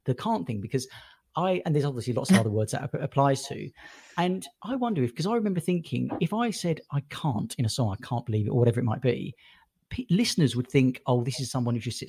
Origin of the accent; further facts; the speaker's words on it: London, United Kingdom; I'm from London or Greater London.